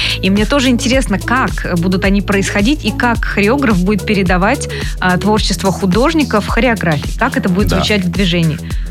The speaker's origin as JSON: {"language": "Russian", "region": "Saint Petersburg", "country": "Russia", "tie": "born or raised there", "said": "Петербург остался моим родным городом, я с радостью приезжаю туда и чувствую себя как дома."}